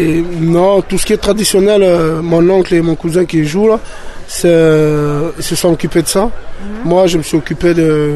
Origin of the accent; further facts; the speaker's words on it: France; Et ils savent pas qu'on est français.